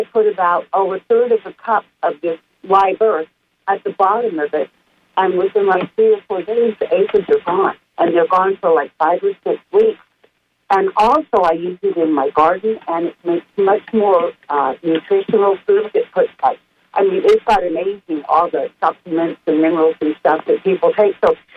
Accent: Utah, United States; And I'm actually from Utah, and out there they have a thing called live earth

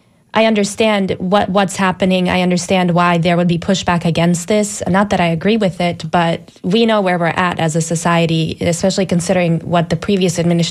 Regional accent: Bosnia & Herzegovina; I'm Bosnian, so that's how it's pronounced. There's a little accent on the C. And I'm, like I said, I'm from Bosnia.

